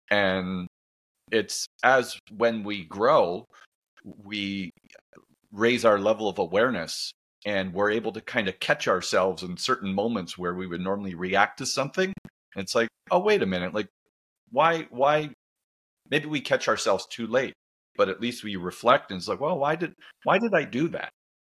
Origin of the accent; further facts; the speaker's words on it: Ontario, Canada; So I went to a local university in my hometown. It was called McMaster University